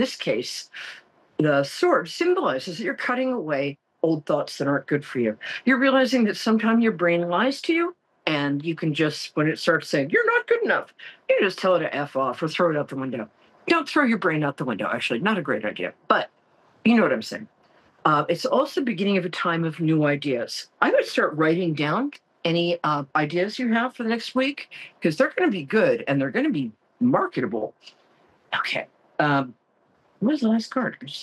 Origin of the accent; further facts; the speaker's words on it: Brooklyn, New York, United States; Or else, I'm from Brooklyn, we like to threaten people randomly.